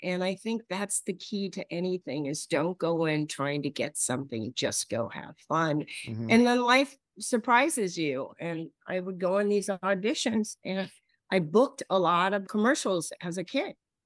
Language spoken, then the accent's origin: English; Los Angeles, California, United States; I was raised in Los Angeles. I am one of those people that have spent most of their life there. I was raised in Tarzana in a very large, chaotic family